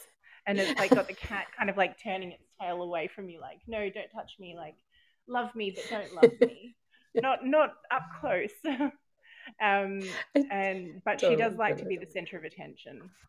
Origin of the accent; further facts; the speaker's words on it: Australia; now in Italy; we moved to Italy from Australia, and in Australia it gets pretty hot during summer, but everybody has air conditioners